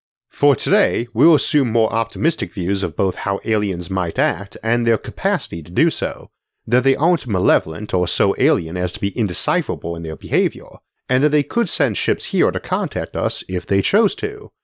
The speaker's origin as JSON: {"language": "English", "town": "Geneva", "region": "New York", "country": "United States", "tie": "born or raised there", "said": "the lovely wines we make up in my hometown of Geneva"}